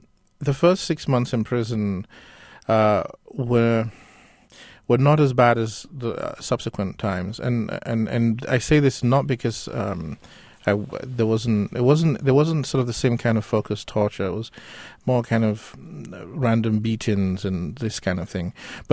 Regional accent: Nigeria; So that even as an African writer, particularly me being a Nigerian writer

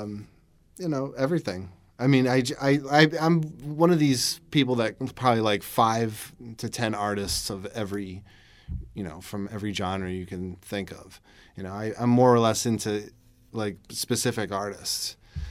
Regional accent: Buffalo, New York, United States; And growing up in Buffalo

